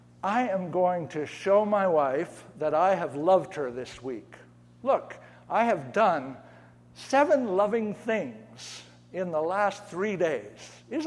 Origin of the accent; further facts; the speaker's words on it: United States; this, of course, frustrates us because we're from America and everything has to be quantifiable